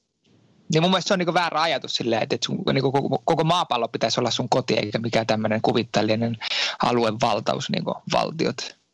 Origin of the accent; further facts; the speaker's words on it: Vantaa, Uusimaa, Finland; Mä oon kotosin Vantaa